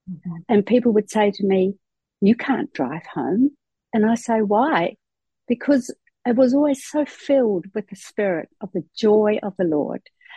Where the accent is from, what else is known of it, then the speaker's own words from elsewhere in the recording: New Zealand; now in Australia; I'm actually from New Zealand, and I was brought up in a household where we never spoke politics or religion, ever.